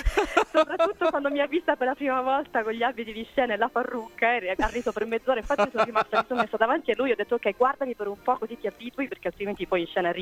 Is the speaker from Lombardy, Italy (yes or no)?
no; Calabria, Italy; perché io sono provincia di Reggio Calabria.